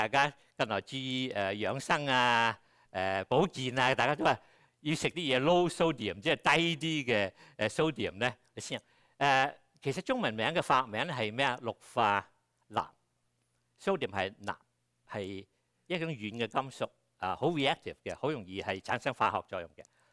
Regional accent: Kaiping, Guangdong, China; accent: Siyi; 咁咧我太太台山人，我开平，所以我哋都系四邑人。我外父成日叫我落盐啦，佢话落粒成尾啊。我啲音幾正嘅，我啲鄉下音非常正。

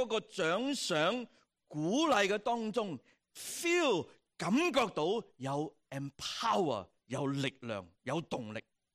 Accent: Hong Kong; moved away; 这个是我们以前的世界，我们在香港成长读书的，手板又打过，手背又打过

